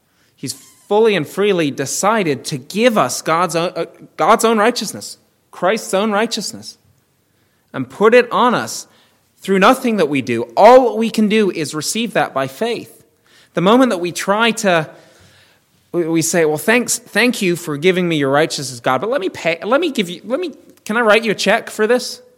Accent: England, United Kingdom; Many of you know I'm from England and they don't say, tell them hi from me in England.

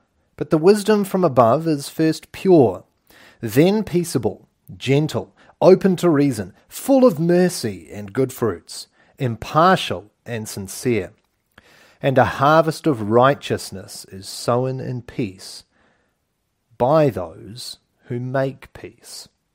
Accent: New Zealand; we hail from New Zealand, the mightiest country in the world. Really south.

